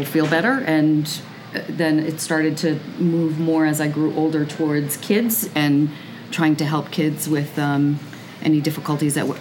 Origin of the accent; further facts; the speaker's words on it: Mansfield, Massachusetts, United States; also born or lived in New York; I grew up in Mansfield, Massachusetts, right next to Foxborough Stadium, Gillette Stadium now, so one town over. And then I went to college in New York and then moved back here.